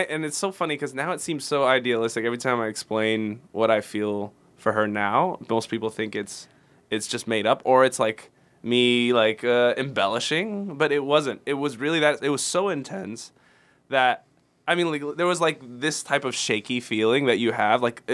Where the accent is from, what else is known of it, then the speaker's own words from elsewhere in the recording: Houston, Texas, United States; But within 3 days I was only a couple hours from my hometown in Houston.